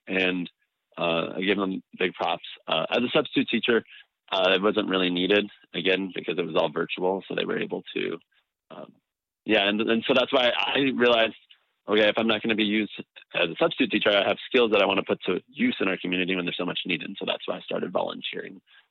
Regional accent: Spokane, Washington, United States; I was born and raised here in Spokane, graduated from North Central High School

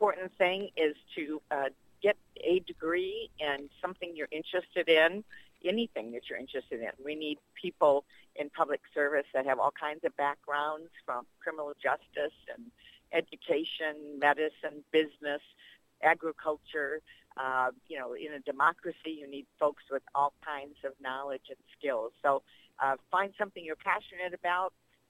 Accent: Clare, Michigan, United States; I grew up in Clare at a time where, because of my own personal circumstances, my dad was very sick. We didn't have any money.

